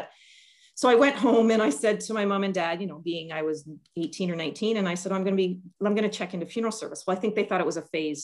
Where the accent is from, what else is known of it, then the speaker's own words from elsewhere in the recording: Essex, Ontario, Canada; also born or lived in Toronto; So I worked in Toronto for 9 years, and now I've been in my hometown since 2001. So managing the funeral home, and my husband is one of the owners. So managing the funeral home in Essex for now 20 years.